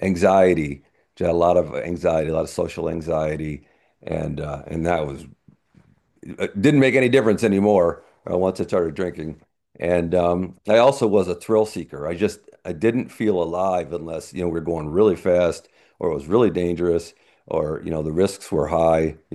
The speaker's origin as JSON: {"language": "English", "town": "Auburn", "region": "New York", "country": "United States", "tie": "born or raised there", "said": "I grew up in Auburn, New York, 30,000 person town. It's Irish Catholic, or at least a Catholic stronghold."}